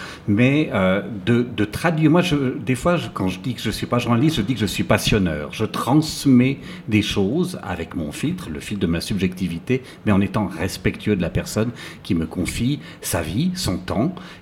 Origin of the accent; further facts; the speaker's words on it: Sierre, Valais, Switzerland; Je suis né à Sierre, monsieur, dans l'ancien hôpital. Et puis ensuite, bah, je suis originaire du Val d'Anniviers, d'un autre côté.